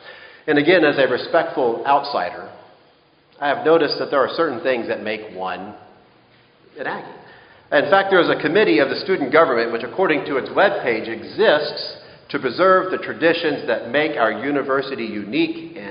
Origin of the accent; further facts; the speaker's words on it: Texas, United States; Now, I'm born and raised in Texas and lived in Texas all my life, but I don't have any of those things.